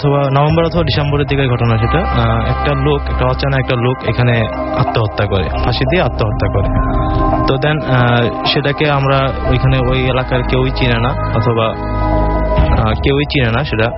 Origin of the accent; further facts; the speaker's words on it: Koikhola, Chittagong Division, Bangladesh; আমাদের গ্রামের বাড়ি হচ্ছে ব্রাউনবুড়িয়া ডিস্ট্রিক্টে, এটা কসবা থানা, আমার গ্রামের নাম হচ্ছে কৈখলা